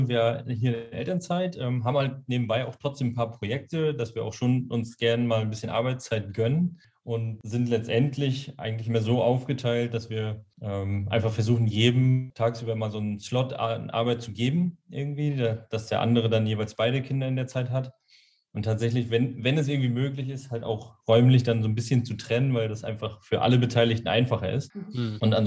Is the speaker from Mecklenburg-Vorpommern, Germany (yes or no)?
yes; Wismar, Mecklenburg-Vorpommern, Germany; Genau, wir kommen aus Wismar, haben da unsere Base, unser Happy House